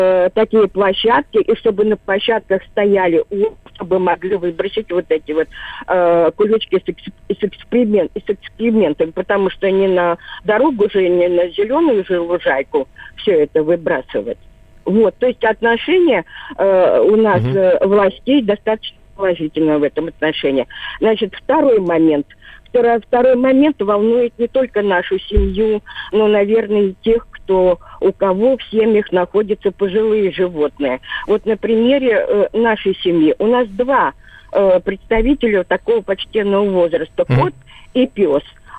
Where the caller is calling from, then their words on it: Izhevsk, Udmurtia, Russia; Здравствуйте, из Ижевска, ваша постоянная слушательница.